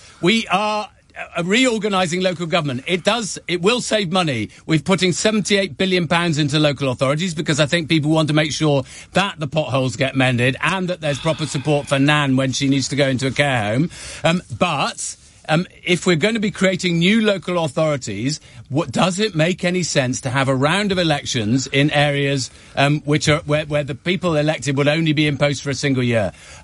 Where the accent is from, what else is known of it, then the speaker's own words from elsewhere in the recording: Wales, United Kingdom; as you know, I'm a Welsh MP, we'll be having elections for the Welsh Senate.